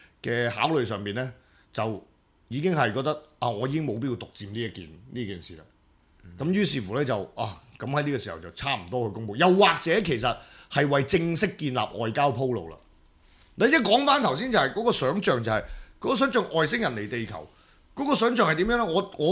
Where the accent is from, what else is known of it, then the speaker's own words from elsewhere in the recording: China; 我哋中國人有經驗